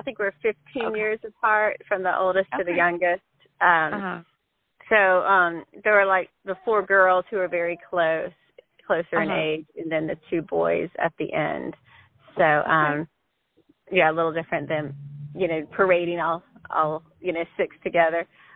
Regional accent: Louisiana, United States; also born or lived in Wheeling, West Virginia; now in Longview, United States; I'm originally from Louisiana, but we've lived the last 18 years in Wheeling, West Virginia, and just moved back to the South area.

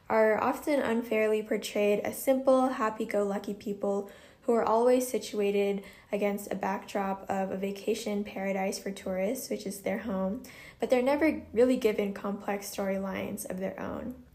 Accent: Fresno, California, United States; I grew up in Fresno and didn't encounter as much diversity growing up

